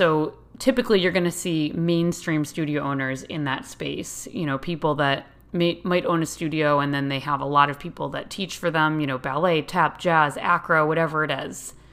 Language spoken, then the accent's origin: English; New England, United States; So, like I said … I'm a TCRG from New England.